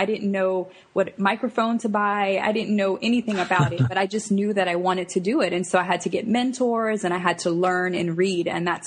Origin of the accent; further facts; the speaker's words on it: New Orleans, Louisiana, United States; I'm from New Orleans, actually, originally. From there, I went to college. And from there, I went to dental school at the University of Alabama.